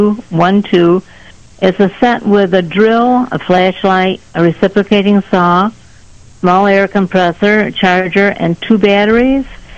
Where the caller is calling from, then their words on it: Avon, New York, United States; Calling from Avon.